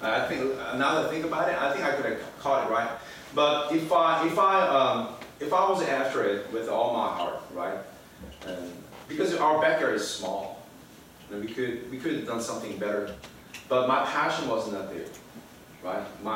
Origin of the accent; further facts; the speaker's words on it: Honduras; my father is a missionary. I grew up in Honduras